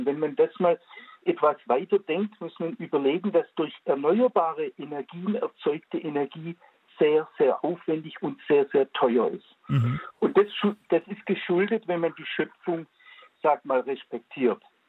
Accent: Baden-Württemberg, Germany; ich komme aus dem Schwäbischen, also aus Baden-Württemberg

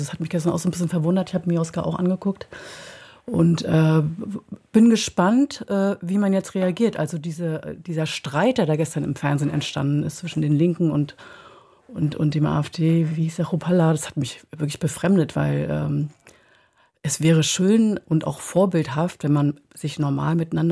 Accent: Bad Mannshagen, Mecklenburg-Vorpommern, Germany; Ich bin natürlich eine Ostfrau, weil ich im Osten geboren bin und groß geworden und aufgewachsen und sozialisiert bin.

